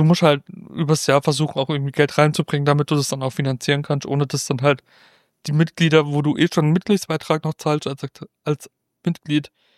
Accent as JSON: {"language": "German", "town": "Freiburg", "region": "Baden-Württemberg", "country": "Germany", "said": "Naja, ich komme ja aus Freiburg"}